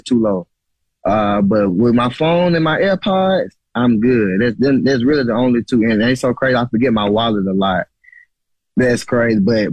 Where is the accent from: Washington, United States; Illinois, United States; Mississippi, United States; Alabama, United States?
Alabama, United States; But see, I'm from Alabama, so I love the heat.